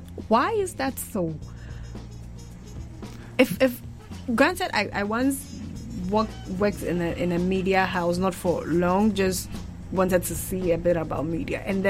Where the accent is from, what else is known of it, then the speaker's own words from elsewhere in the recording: Ghana; And I come from Ghana, which is in the western part of Africa.